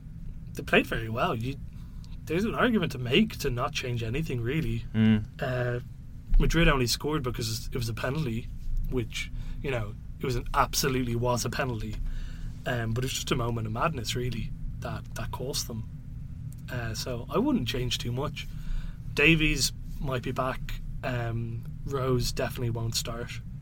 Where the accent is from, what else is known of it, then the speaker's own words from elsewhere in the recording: Ireland; No, because I'm Irish.